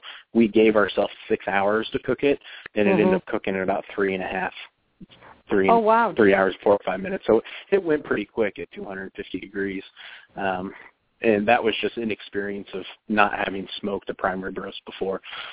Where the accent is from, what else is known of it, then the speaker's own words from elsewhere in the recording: Kansas City, United States; Growing up in Kansas City, we grew up in such a rich barbecue culture.